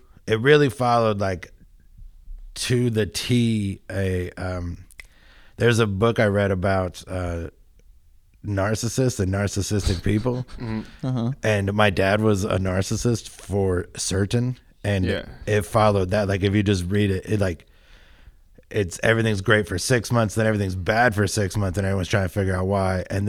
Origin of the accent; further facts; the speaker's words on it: Cincinnati, Ohio, United States; also born or lived in Inglewood, California; Correct. I did most of my growing up in Cincinnati. I've gotten the most old in Cincinnati.